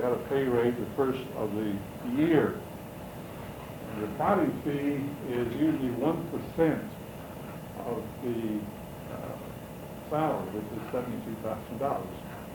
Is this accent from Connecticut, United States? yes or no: no; Tucson, Arizona, United States; also born or lived in Michigan / Germany; I was born in Michigan, raised in Tucson, lived in Tucson for about 19 years, went to school there, Tucson High School, and the University of Arizona in Tucson.